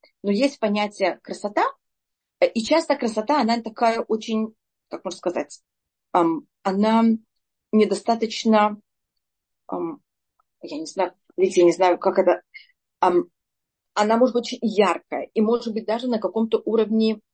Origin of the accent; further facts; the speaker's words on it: Russia; born there; я родилась в России, в Советском Союзе